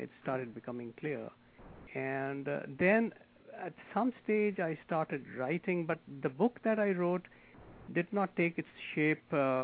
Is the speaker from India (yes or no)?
yes; New Delhi, Delhi, India; also born or lived in Mumbai; Actually, I was born in Bombay, but that was only a place of birth. I don't belong in Bombay, which is called Mumbai now. And my home place is in Delhi, New Delhi.